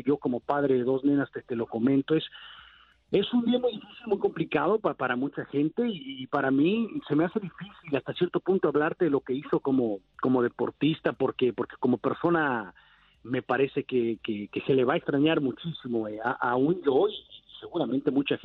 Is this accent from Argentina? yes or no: no; Los Angeles, California, United States; Somos de Los Ángeles, crecimos con el icónico Kobe Bryant, con sus partidos, con sus campeonatos.